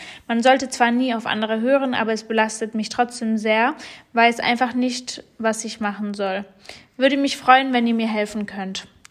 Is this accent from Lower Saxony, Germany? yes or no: yes; Hanover, Lower Saxony, Germany; Ich komme aus Hannover